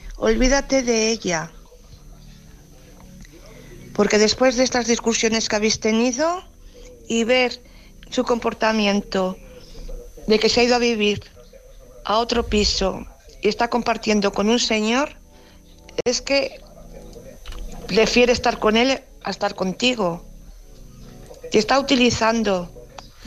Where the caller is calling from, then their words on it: Valladolid, Castile and León, Spain; de Valladolid.